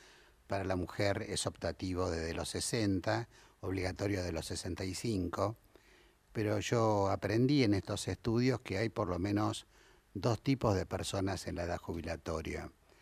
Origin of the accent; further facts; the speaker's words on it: Argentina; Todo el mundo habla de lo afectuoso que somos los argentinos.